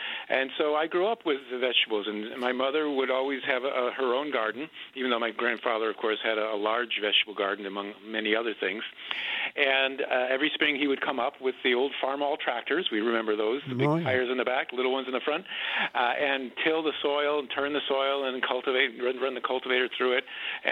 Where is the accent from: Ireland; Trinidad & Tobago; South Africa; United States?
United States; Connecticut; Well, I grew up in Connecticut with my Italian grandmother and grandfather. I had a farm there